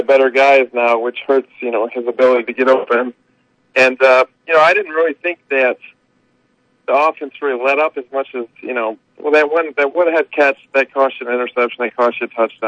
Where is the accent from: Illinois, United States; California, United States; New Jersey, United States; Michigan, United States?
Michigan, United States; Detroit; I'm from Detroit.